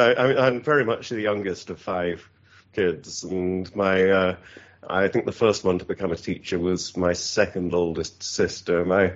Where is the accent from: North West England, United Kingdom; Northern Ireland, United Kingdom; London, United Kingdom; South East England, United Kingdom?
South East England, United Kingdom; born there; I was born in England. I am a man of Kent, if you want to be very precise about it. But we moved around quite a bit